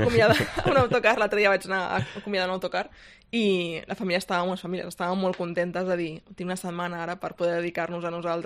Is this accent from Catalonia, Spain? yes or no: yes; Barcelona, Catalonia, Spain; Clar, la gent que venim de Barcelona, el ritme és molt, molt frenètic, no?